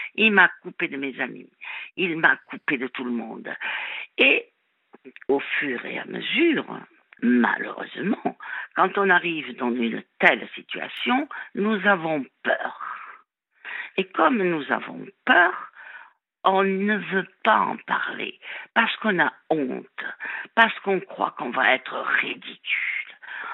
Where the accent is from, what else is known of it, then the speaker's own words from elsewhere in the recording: Toulouse, Occitanie, France; chez nous à Toulouse, on dit « ils te titillent ».